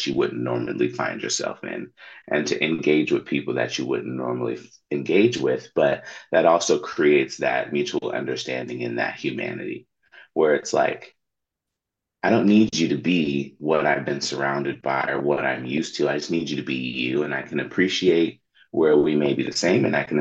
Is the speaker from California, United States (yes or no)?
no; Tacoma, Washington, United States; now in Seattle, United States; I'm down in Tacoma and that's my hometown. That's where I'm born and raised. But now I'm up in Seattle